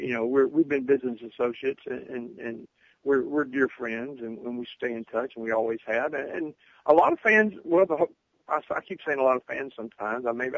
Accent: Mobile, Alabama, United States; He's from down here in the South, right? I'm from Mobile, Alabama.

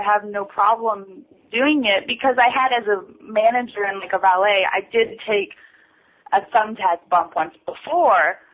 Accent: Austin, Texas, United States; I'm from Austin, Texas, so I definitely have a huge background in the Texas style of wrestling

